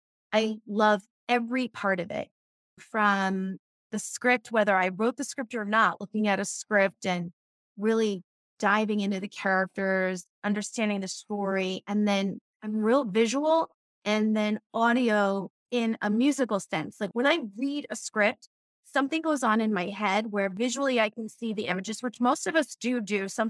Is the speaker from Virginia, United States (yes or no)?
no; Bronx, New York, United States; also born or lived in Long Island; I'm from the Bronx. I'm actually from Castle Hill Avenue, which is … 's block, the projects.